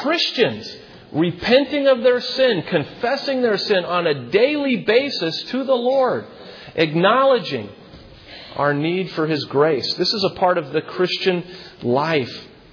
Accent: Columbus, United States; One of the friends I grew up with in Columbus

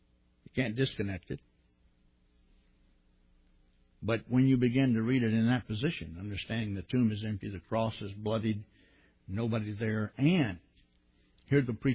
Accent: Texas, United States; So I said, I'm a Texan, so I think I'll do it Texan.

